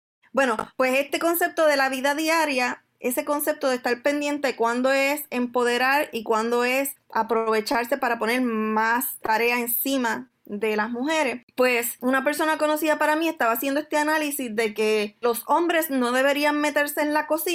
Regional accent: Puerto Rico; yo conozco una iglesia en mi pueblo natal de Puerto Rico

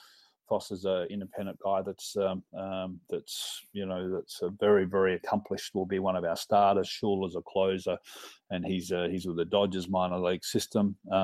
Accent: Adelaide, South Australia, Australia; I come from Adelaide, born and bred.

